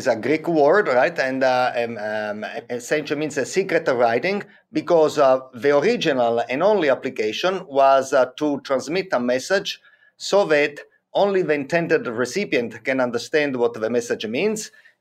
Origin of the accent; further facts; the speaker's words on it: Sicily, Italy; moved away as an adult; also born or lived in Rome; now in United States; So I was born actually in Sicily, spent 12 years, the first 12 years of my life there. Then the whole family moved to Rome, another 12 years there.